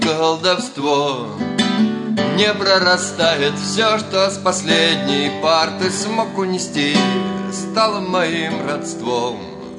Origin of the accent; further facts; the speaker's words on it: Serpukhov, Moscow Oblast, Russia; Я сам из Серпухова, мне очень понятны эти маленькие подмосковные города, как мне кажется.